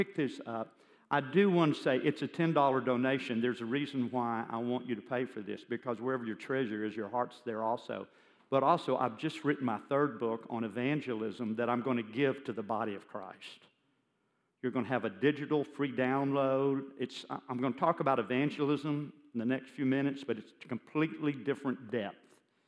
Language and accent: English; United States; I am so glad I'm an American.